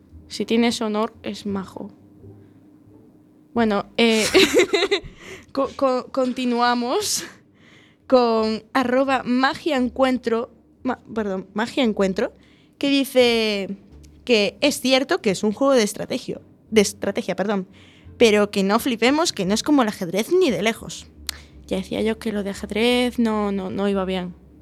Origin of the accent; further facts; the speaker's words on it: A Coruña, Galicia, Spain; Me daría igual. O sea, seguiría siendo la misma, solo que turca. Pero es que no soy turca, soy coruñesa, ¿sabes?